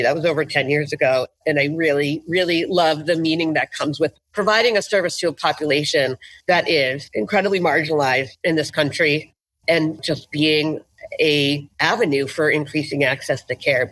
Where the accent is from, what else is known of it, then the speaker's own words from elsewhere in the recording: New Hampshire, United States; I grew up in New Hampshire and I have family here and luckily I like them.